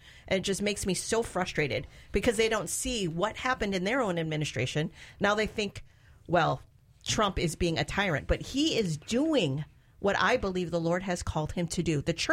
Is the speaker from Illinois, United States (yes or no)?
yes; Chicago, Illinois, United States; I come from Chicago, which has so many levels of government.